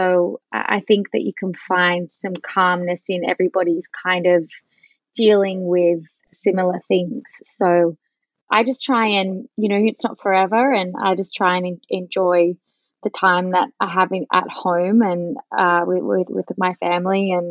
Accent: Park Orchards, Victoria, Australia; I grew up in Park Orchards. It's where my mum grew up. So my grandparents just lived down the road from us in Corriedale Crescent. And I went to Pops, the local primary school

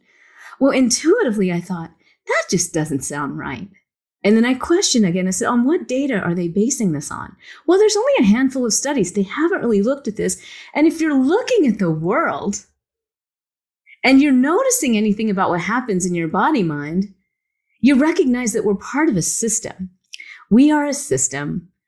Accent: the South, United States; I grew up in the South and all my friends were Baptist Christian.

